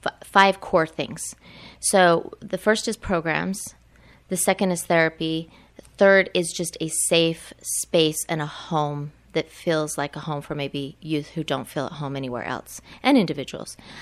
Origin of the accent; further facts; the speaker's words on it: Orem, Utah, United States; I grew up in Orem, and I was a very conservative individual